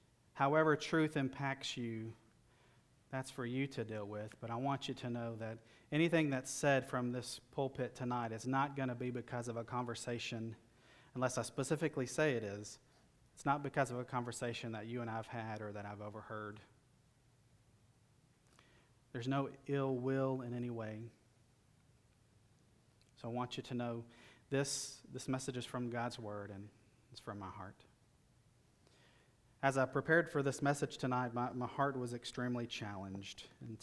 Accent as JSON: {"language": "English", "region": "Alabama", "country": "United States", "tie": "born or raised there", "said": "These events actually happened in my home state of Alabama."}